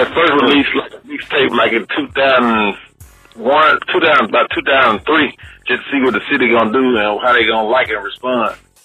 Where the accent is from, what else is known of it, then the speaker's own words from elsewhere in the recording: Jackson, Mississippi, United States; I'm from Jackson, Mississippi.